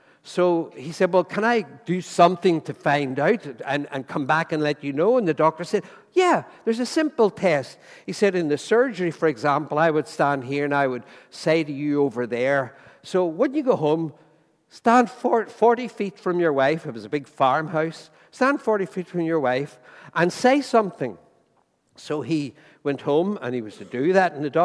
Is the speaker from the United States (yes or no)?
no; Ireland; Well, I am Irish, I'm sorry. And the man at the machine's Irish as well, so you've no help, no chance this morning.